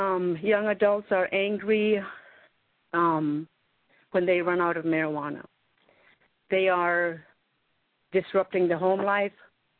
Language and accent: English; Alaska, United States; now in Bethel, United States; I'm from Bethel, originally from Lenoptis. Welcome to Bethel. I grew up in this region.